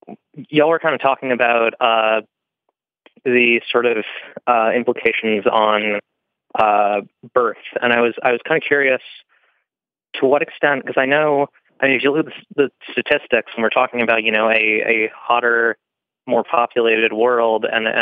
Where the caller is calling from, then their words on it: New York, United States; Long Island, New York.